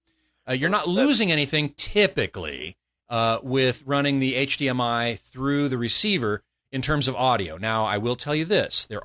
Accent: Burbank, California, United States; So here's George in my hometown of Burbank, California.

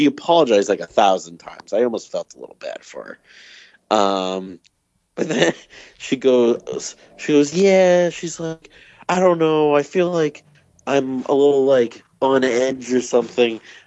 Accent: Quincy, Massachusetts, United States; I mean, I'm from Quincy, so like I can't, yeah, you can't really speak

